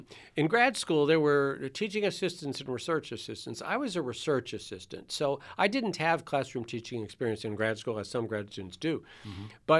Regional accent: Cleveland, Ohio, United States; I grew up in the Cleveland, Ohio area, and I delivered the Cleveland Press, which is no longer in existence.

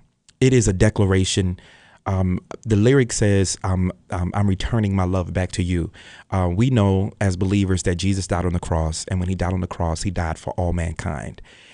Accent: Baltimore, Maryland, United States; I'm from Baltimore originally, so I went back home to record to capture a piece of home.

